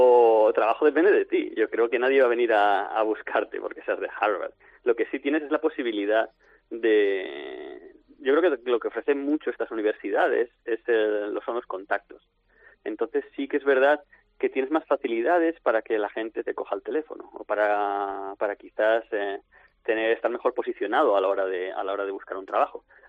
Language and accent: Spanish; Spain; now in United States; Nosotros como españoles, pues sí, también nos organizamos cosas